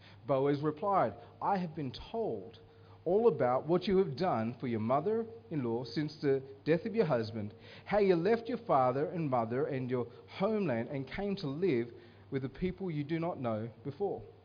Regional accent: Armadale, Western Australia, Australia; Okay, I'm from Armidale. It's like the ghetto of Perth.

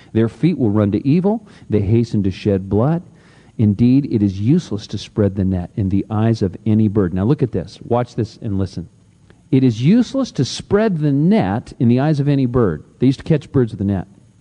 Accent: Santa Cruz, California, United States; We were having a conversation about this down in Santa Cruz, my hometown

